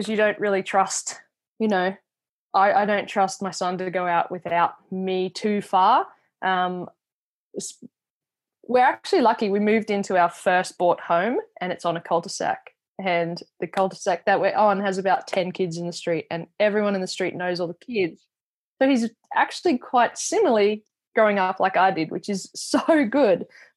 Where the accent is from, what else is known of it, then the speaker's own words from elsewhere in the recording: Brisbane, Queensland, Australia; now in Gold Coast, Australia; Grew up in, Brisbane, was born and bred in Brisbane and then moved to the Gold Coast.